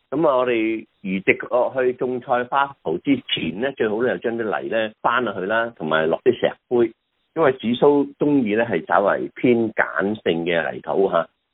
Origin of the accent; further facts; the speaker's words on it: Guangdong, China; 其實個食譜咧，我哋廣東人咧其實就係真係好少見啊